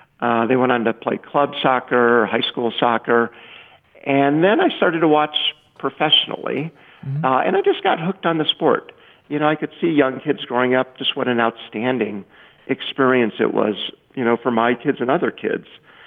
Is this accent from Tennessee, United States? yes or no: no; Indiana, United States; You know, I grew up in Indiana, not far from Chicago